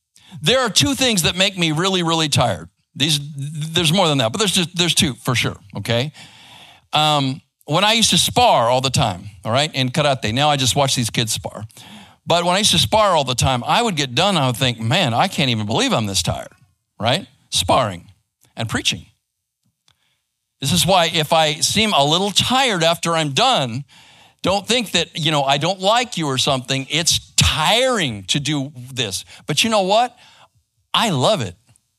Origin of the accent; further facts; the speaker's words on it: Phoenix, Arizona, United States; now in Texas, United States; I grew up in Phoenix, Arizona.